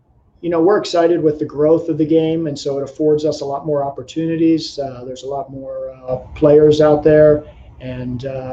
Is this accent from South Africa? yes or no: no; Pennsylvania, United States; also born or lived in Florida; I think growing up in Pennsylvania, you know, you grow up on bent grass greens. It's kind of who you are. I have lived in Florida for a number of years